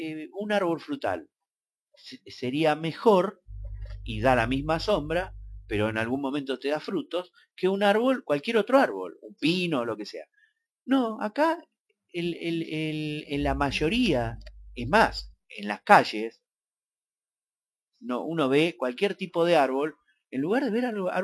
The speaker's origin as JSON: {"language": "Spanish", "town": "Mar del Plata", "region": "Buenos Aires Province", "country": "Argentina", "moved": "as an adult", "said": "vine de Mar del Plata en el año 2000"}